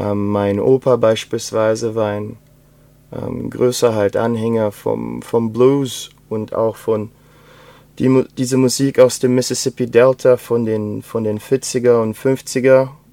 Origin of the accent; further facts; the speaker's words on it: Rio de Janeiro, Brazil; Also ich bin in Rio geboren, und ich habe auch den größten Teil meiner Kindheit dort verbracht.